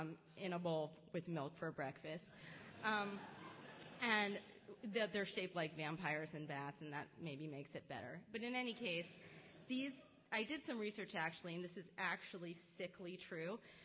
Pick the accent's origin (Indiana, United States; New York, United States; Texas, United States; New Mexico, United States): New York, United States; accent: New York; And so I also regress back into my New York accent, which by now has been somewhat schooled out of me